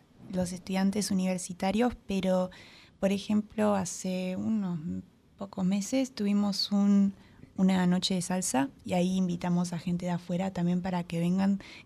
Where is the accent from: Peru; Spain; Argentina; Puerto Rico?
Argentina; no sé cómo salió el tema de que yo era argentina